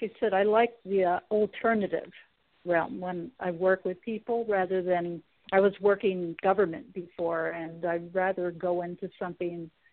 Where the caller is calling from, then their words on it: Sacramento, California, United States; Oh, yeah, yes, Sacramento.